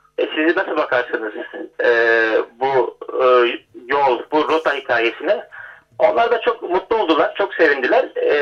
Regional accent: Mersin, Turkey; Ben Mersinliyim aslında. Soroslar'da yaşadık. Soroslar'da geçti küçüklüğümüz. Hani buradan geliyor aslında, bir yörüklük var.

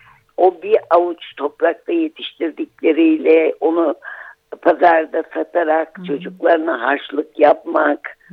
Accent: Çukurova, Turkey; now in Kandıra, Turkey; Şimdi şöyle, şu anda ben Çukurovalıyım aslında. Şu anda Kandıra'dayız. Kocaeli Kandıra'dayız.

